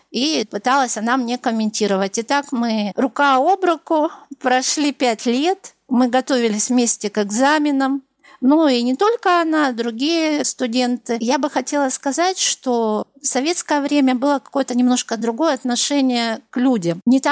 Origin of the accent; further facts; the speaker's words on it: Irkutsk, Irkutsk Oblast, Russia; Я родилась в Иркутске и проживаю в Иркутске.